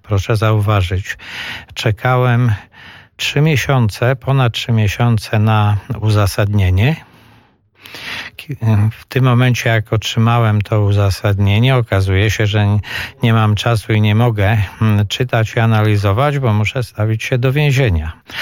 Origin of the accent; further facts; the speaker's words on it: Podlaskie Voivodeship, Poland; Ja pochodzę z województwa podlaskiego.